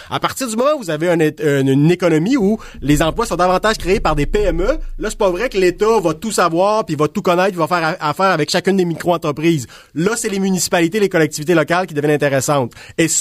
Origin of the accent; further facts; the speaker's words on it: Quebec, Canada; c'est québécois, on est québécois, ça nous appartient